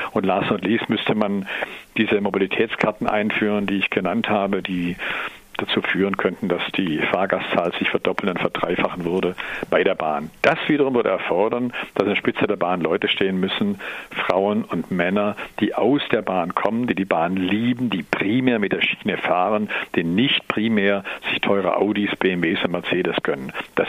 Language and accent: German; Baden-Württemberg, Germany; Eine kleinere ist zum Beispiel, wo ich herkomme, die Geisbockbahn zwischen Aulendorf und Friedrichshafen